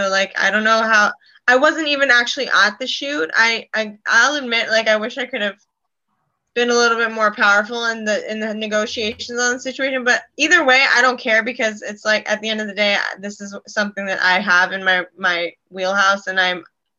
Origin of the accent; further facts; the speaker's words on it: Newport Beach, California, United States; Newport Beach, California.